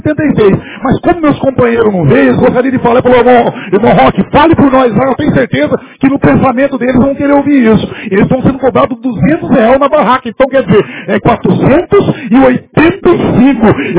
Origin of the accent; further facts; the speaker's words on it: São Paulo, Brazil; now in Ijaci, Brazil; Apesar que eu não sou daqui, eu vim de São Paulo, mas já moro aqui, né, Curi? Sou um cidadão ijaciense